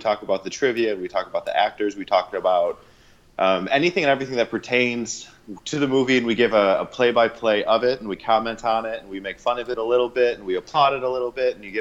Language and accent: English; Midwest, United States; We're both from the Midwest originally, so we can relate a lot to the scenery.